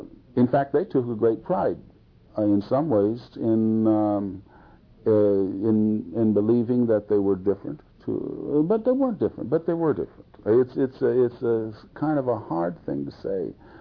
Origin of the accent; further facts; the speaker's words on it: California, United States; moved away as an adult; also born or lived in England; I went to the Air Force when I was 18, so I was away from San Joaquin Valley. Now I'm 49, well, I'll be 49 this month, so I've been away since I was 18